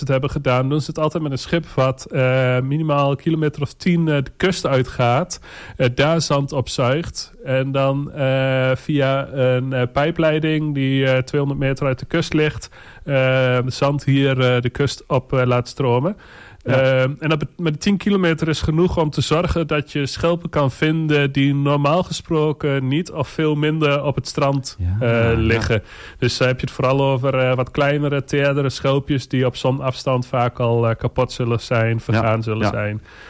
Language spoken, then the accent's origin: Dutch; Netherlands; Want wij vinden als Nederlanders, wij zijn een beetje, ons strand is wit en onze schelpen zijn bruin en wit en grijs.